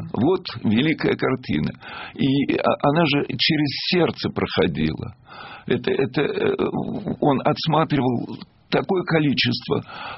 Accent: Izmail, Odesa Oblast, Ukraine; Я просто в детстве жил в Измаиле.

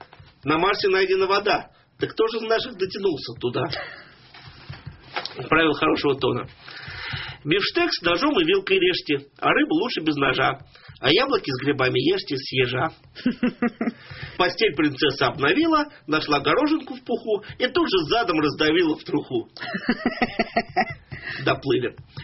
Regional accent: Moscow, Russia; Я москвич.

